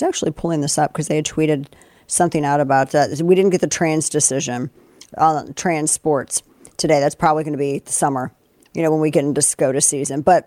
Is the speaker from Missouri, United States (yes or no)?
yes; St. Louis, Missouri, United States; I grew up in St. Louis. We had like a football team for a little bit when I was little bitty, and then we didn't for a while.